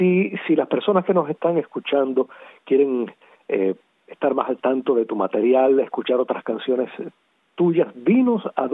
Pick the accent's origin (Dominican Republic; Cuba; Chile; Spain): Cuba; soy cubano, por supuesto